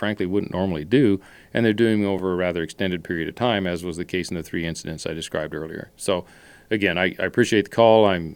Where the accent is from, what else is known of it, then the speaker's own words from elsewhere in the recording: Kansas, United States; a young officer or even a kid growing up in Kansas.